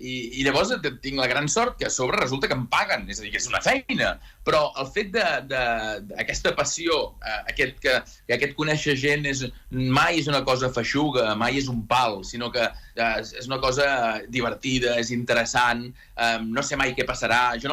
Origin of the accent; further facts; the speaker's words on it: Verges, Catalonia, Spain; que celebraríem en el meu poble la funció número 300.